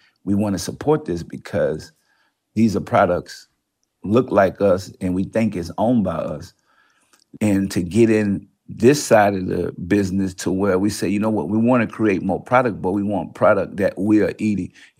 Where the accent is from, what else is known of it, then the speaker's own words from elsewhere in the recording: New Orleans, Louisiana, United States; I come from New Orleans, so we have hard times.